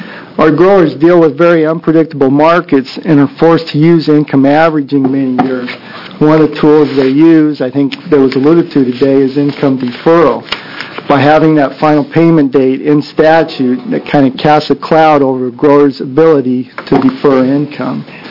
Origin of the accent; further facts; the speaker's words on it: La Grande, Oregon, United States; I'm from the Grand Area, Union County.